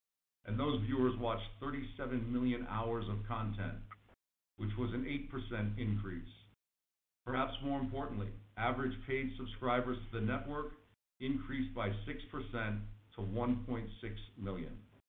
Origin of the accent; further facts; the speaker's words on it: Las Vegas, Nevada, United States; I was an usher at WrestleMania 9 in my hometown of Las Vegas.